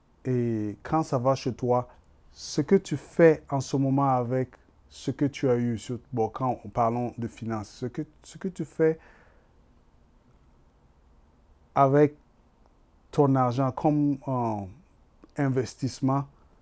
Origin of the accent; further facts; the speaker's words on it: Burkina Faso; C'est un peu partout en Afrique, mais surtout là où j'ai grandi au Burkina Faso.